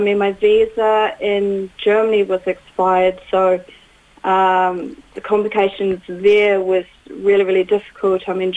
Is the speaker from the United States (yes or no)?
no; New Zealand; I mean, being a New Zealander, you have the privilege to come home from a country that looks after its people